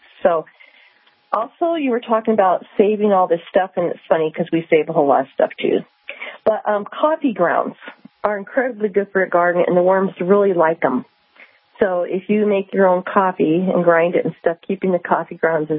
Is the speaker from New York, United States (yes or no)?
no; Oregon, United States; and I grew up in Oregon. Nobody ever mulches anything, okay?